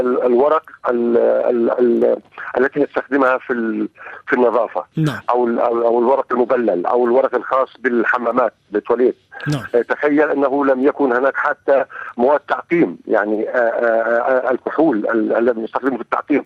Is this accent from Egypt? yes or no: no; Palestine; نحن كفلسطينيين نعتبر أن الحرب هذه لم تشن علينا إسرائيل فقط